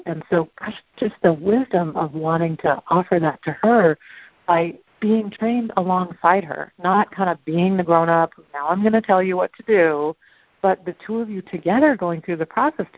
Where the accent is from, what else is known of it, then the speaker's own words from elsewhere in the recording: the South, United States; I'm from the South, but I guess that fits, right?